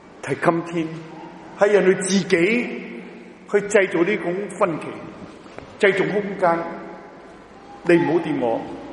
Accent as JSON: {"language": "Chinese", "country": "China", "said": "因为我们中国人有一种污染呢，思想上的污染呢"}